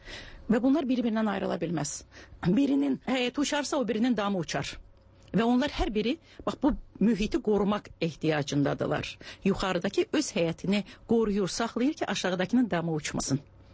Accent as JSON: {"language": "Azerbaijani", "town": "Kalbajar", "region": "Kalbajar District", "country": "Azerbaijan", "tie": "born there", "also_born_or_lived": "Shusha", "said": "Şuşa mənim uşaqlığımdır, Şuşa mənim gəncliyimdir. Özüm səhətəm hərbiçi olduğuna görə, Kəlbəcərdə işlədiyinə görə mən Kəlbəcərdə doğulmuşam."}